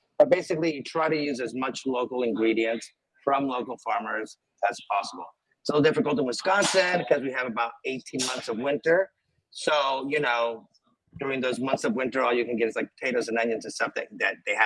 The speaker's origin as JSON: {"language": "English", "country": "Venezuela", "tie": "born or raised there", "moved": "yes", "said": "it's how my parents used to cook, too. I grew up in Venezuela. And so we used to get a lot of super fresh produce and vegetables."}